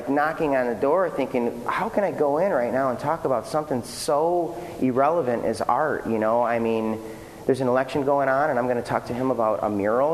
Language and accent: English; Detroit, Michigan, United States; we're from the Motor City, so you guys have heard these stories